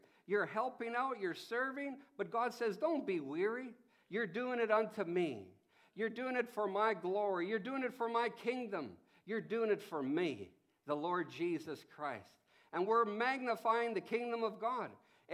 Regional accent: Canada; I'm a Canadian

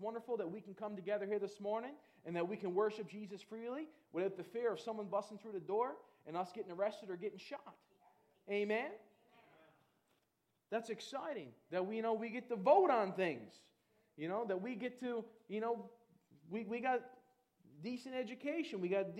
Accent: Canada; I'm glad we live in Canada. I'm a proud Canadian.

